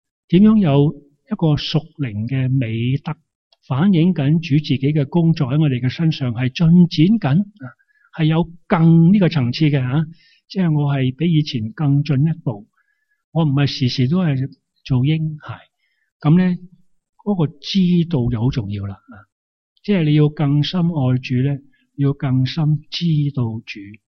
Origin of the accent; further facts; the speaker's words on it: China; 我哋中国人唔会咁讲嘅